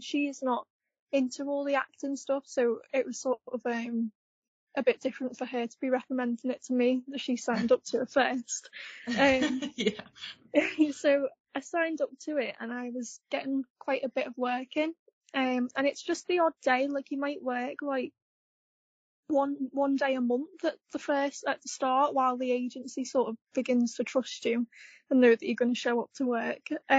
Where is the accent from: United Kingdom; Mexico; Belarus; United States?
United Kingdom; Skelmersdale, North West England; So I was born and raised in Skelmersdale, but all my family are from Liverpool, and it's pretty close. So for someone who doesn't really know the area, I'll always just say I'm from near Liverpool.